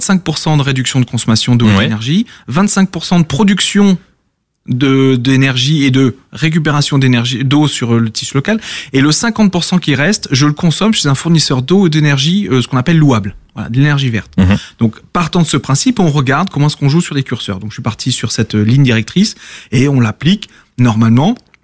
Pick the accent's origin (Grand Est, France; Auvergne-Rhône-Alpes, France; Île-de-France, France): Grand Est, France; Strasbourg; C'est-à-dire que je suis de Strasbourg, j'ai fait une école en énergie